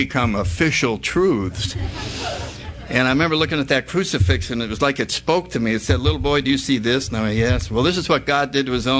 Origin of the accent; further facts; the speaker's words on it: New Haven, Connecticut, United States; But I'll say very briefly that I grew up in New Haven, Connecticut. I was born in 1931.